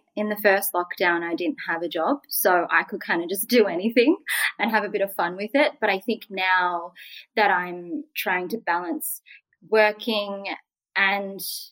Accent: Australia; I'm Vietnamese Australian.

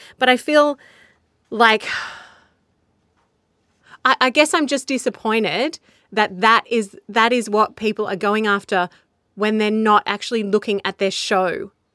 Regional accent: Australia; that session actually really triggered so much for me as an Australian podcaster

